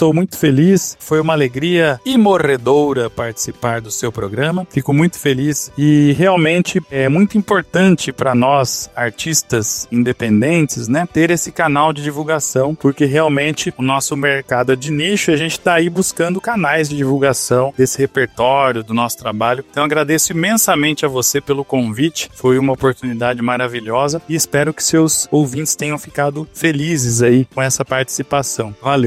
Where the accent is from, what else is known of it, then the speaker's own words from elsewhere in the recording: Piracicaba, São Paulo, Brazil; now in São Paulo, Brazil; eu sou de Piracicaba, mas eu moro em São Paulo